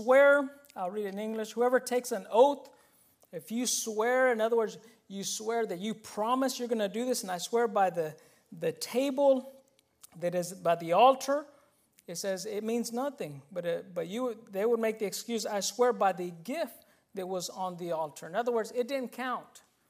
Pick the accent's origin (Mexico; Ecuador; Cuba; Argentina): Mexico; Yo puedo decir eso porque soy mexicano